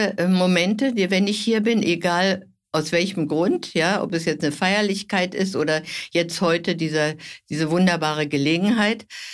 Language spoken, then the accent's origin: German; Berlin, Germany; born there; Ich bin Berlinerin, bin hier geboren und bin 87 Jahre alt.